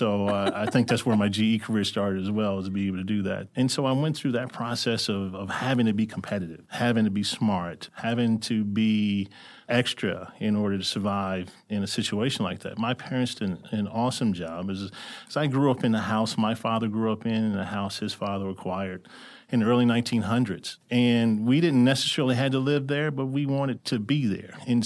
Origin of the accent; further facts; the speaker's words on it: Louisville, Kentucky, United States; So I grew up in Louisville, Kentucky is where I'm from.